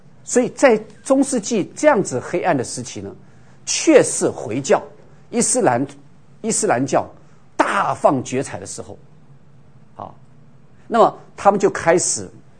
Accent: China; now in United States; 我说我是中国人，虽然我是美国籍。我是中国人没错，

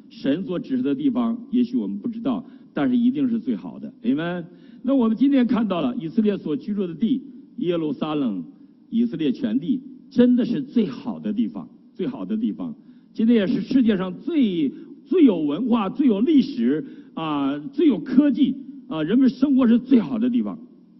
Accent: Heilongjiang, China; 我也想到我的家乡那块地，我们家原来在中国东北黑龙江省万奎县。我们叫吴井子啊，小名叫吴井子最早。那么吴井子我们家有一个屯叫浅水六啊，

